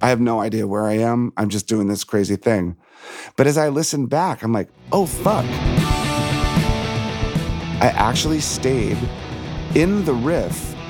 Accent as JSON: {"language": "English", "region": "Virginia", "country": "United States", "tie": "born or raised there", "said": "I was raised in Virginia outside of Washington, D.C."}